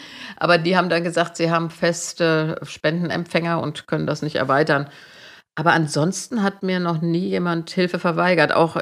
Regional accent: Marburg, Hesse, Germany; ich bin in Marburg zur Schule gegangen.

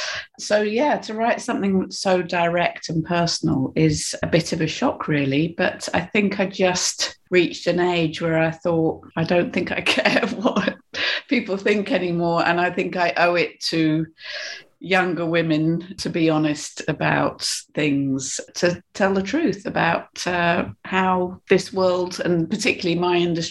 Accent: United Kingdom; And also, I think I'm British.

